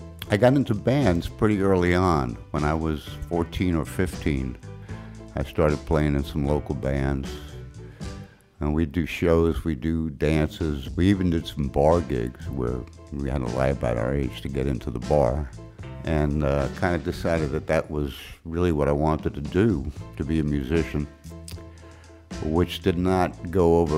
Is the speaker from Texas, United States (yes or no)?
no; Brooklyn, New York, United States; I grew up in Brooklyn, New York. Kind of came of age in the late 50s, early 60s, surrounded by great music. We were blessed in New York to have four great top 40 radio stations.